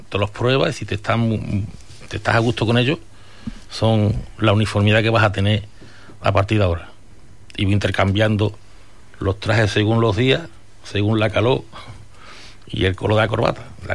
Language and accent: Spanish; Huelva, Andalusia, Spain; Somos de Huelva